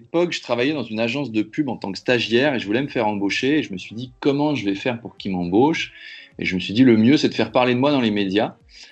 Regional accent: Versailles, Île-de-France, France; Et puis, moi, je viens de Versailles, on en a parlé tout à l'heure

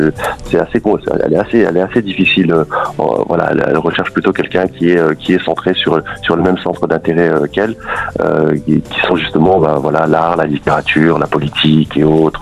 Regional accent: Toulon, Provence-Alpes-Côte d'Azur, France; alors moi je suis de Toulon et je vous appelle pour ma belle-sœur.

